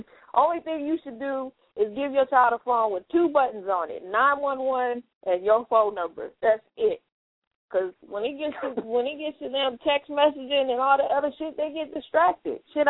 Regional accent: Germany; I remember when I was growing up in Germany, my report card, I never got to carry my report card home.

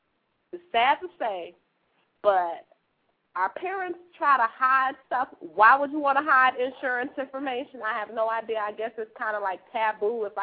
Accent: Chicago, Illinois, United States; definitely a lot of people in my hometown of Chicago, but I span through all 50 states.

